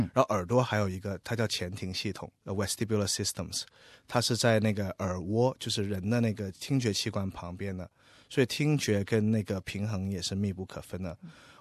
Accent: Guangzhou, Guangdong, China; moved away as an adult; now in Australia; 我来自中国广州，我是比较早来的，我来了大概13年了。

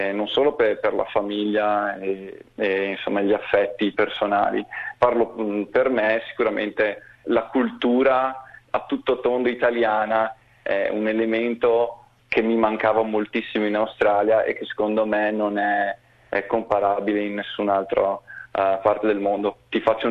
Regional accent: Veneto, Italy; ancorati alla mia terra natia, Da buon veneto non mi smentisco, nel senso che mi sento estremamente radicato e vicino alla terra da cui provengo.

